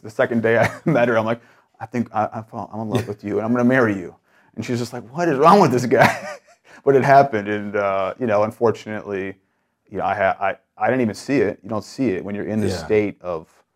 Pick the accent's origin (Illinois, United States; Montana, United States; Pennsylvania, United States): Illinois, United States; Chicago; But, you know, growing up in Chicago, a lot of fights, just a lot of chaos